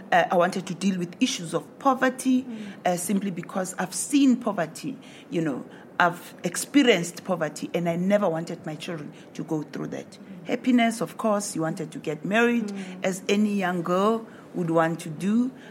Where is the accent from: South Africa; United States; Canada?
South Africa; Pilgrim's Rest, Mpumalanga; born there; I was born in a town in the eastern Transvaal or eastern part of South Africa, in a town called Pilgrim's Rest